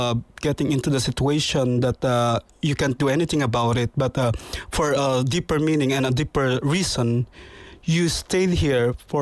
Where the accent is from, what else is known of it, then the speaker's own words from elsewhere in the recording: Manila, Metro Manila, Philippines; now in Ireland; Originally, I'm from the Philippines